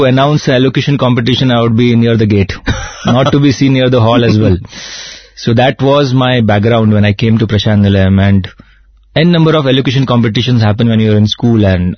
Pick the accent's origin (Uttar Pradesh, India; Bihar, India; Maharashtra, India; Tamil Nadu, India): Maharashtra, India; Mumbai; since I come from Mumbai, I should be a good speaker